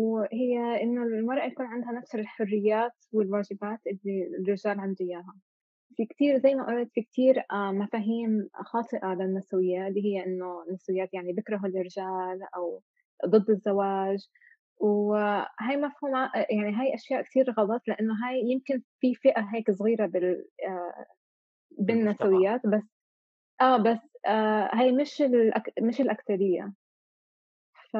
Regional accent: Kuwait; also born or lived in Canada; فأنا تولدت بالكويت وعائلتي هاجروا على كندا لما كان عمري 5 سنين، وتربيت بين الكويت وكندا. فبعد فترة من كنت عايشة بكندا، أهلي رجعوا على الكويت، وبعدين رجعت بعد ما تخرجت من الهاي سكول رجعت لكندا من الجامعة،

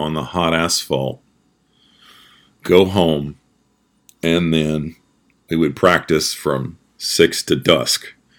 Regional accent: Anderson, Indiana, United States; And I grew up in Anderson, Indiana.

